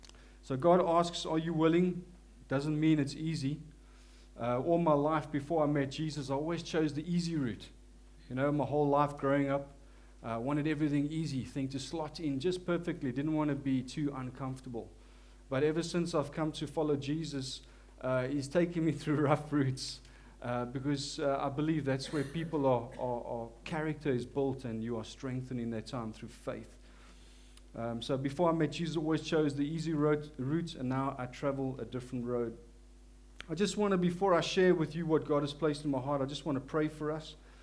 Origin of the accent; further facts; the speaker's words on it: South Africa; accent: South African; As you can hear, forgive my South African accent.